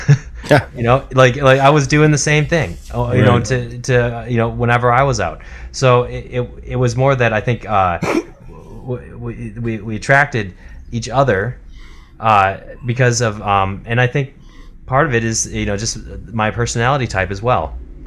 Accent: Wisconsin, United States; I think, you know, growing up in Wisconsin, it's very normal to have a beer at lunch.

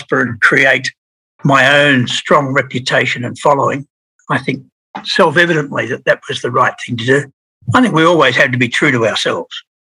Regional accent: Seymour, Victoria, Australia; I was born in Seymour and for many years moved around Victoria as a young child.

